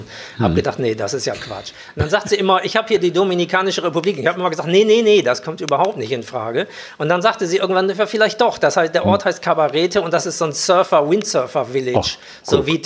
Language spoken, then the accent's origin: German; Gronau, North Rhine-Westphalia, Germany; moved away as an adult; Also ich bin aus Gronau weg und ich wollte unbedingt weg.